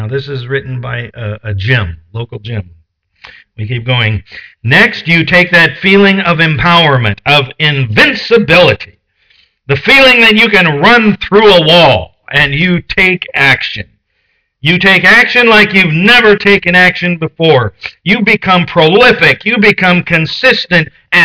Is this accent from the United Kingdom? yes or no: no; Portland, United States; my hometown, growing up in Portland